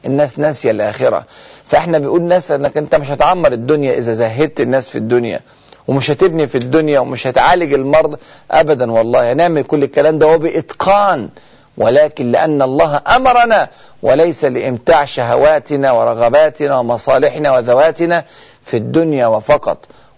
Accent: Egypt; وإحنا حتى عندنا في مصر بنقول المثل

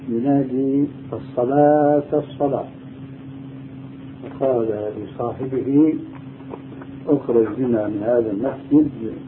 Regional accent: Syria; وهذا كان عندنا في سوريا شيء كبير منه

